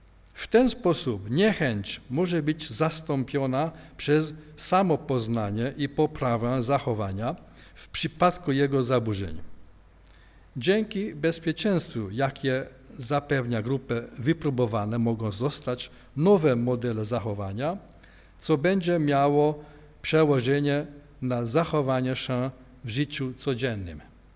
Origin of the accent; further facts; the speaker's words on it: Hungary; Polish is a second language; ale język polski nie jest mój pierwszy język. Jestem z Węgrem, ale studiowałem polonistykę